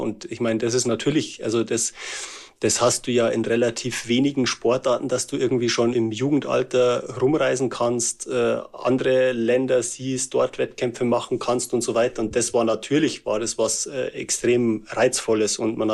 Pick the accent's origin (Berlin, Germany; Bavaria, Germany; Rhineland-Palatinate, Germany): Bavaria, Germany; ich komme aus dem Bayerischen Wald